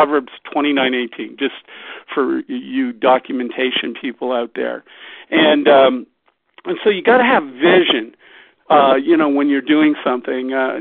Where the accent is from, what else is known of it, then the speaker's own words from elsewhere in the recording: Canada; I'm not American. I came from Canada, so I'm grateful for that.